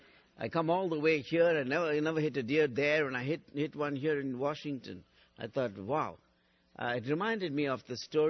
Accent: Bangalore, Karnataka, India; now in Bangor, United States; Now, we lived in the state of Maine. We are from Bangalore in South India. And 3.5 years ago from Bangalore, we came to Bangor in Maine.

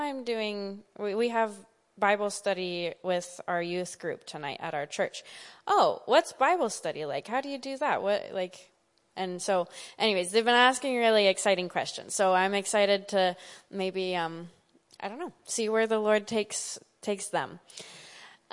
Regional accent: Alaska, United States; So I'm from Alaska, and I didn't come from a missionary family, but I did come from a strong Christian family.

